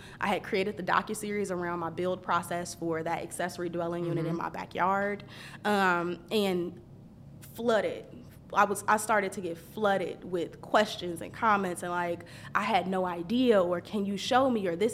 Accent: Chicago, Illinois, United States; because I told you I'm from Chicago, and Chicago is not like I came to the South.

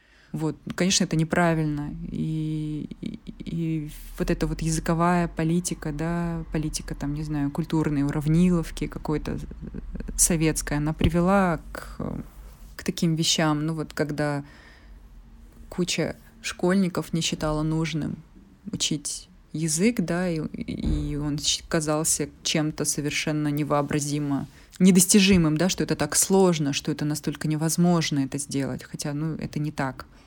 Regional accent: Washington, United States; Я приехала из Вашингтона

